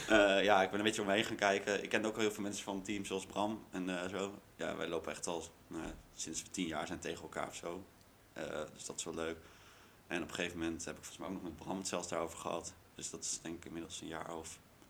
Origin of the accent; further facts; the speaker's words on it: Epe, Gelderland, Netherlands; Nee, ik kom uit Epe. Dat is een mooi plaatsje op de Veluwe.